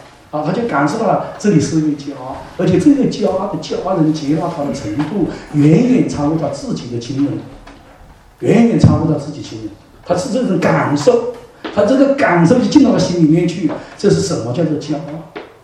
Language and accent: Chinese; Hong Kong; 我们香港人比较了解一点